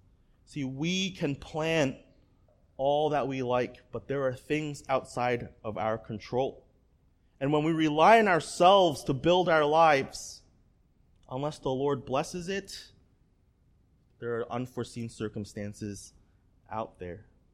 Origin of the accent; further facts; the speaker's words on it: Staten Island, New York, United States; And growing up in Staten Island, I remember when the planes hit the Twin Towers